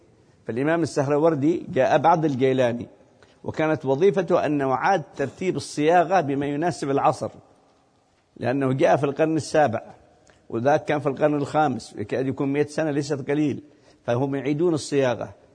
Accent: Hadhramaut, Yemen; عندنا في حضرموت

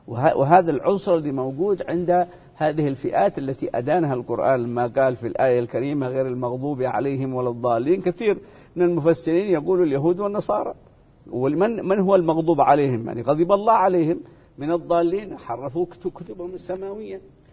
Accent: Yemen; أنها وقعت في الفترة التي كان عندنا في اليمن طغيان الشيوعية.

